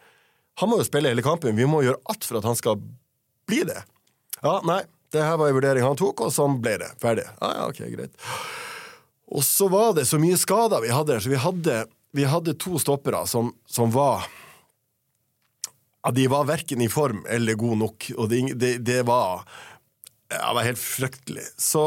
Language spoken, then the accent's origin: Norwegian; Tromsø, Troms, Norway; det var en helt annerledes kultur enn jeg kom fra Tromsø.